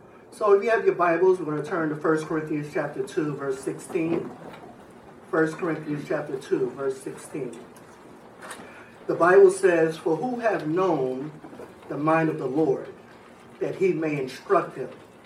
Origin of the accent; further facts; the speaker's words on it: New York City, New York, United States; also born or lived in Harlem, New York City; I was born in Harlem, New York City, raised in the Bronx, and seen a lot of things growing up, experienced a lot of things as well.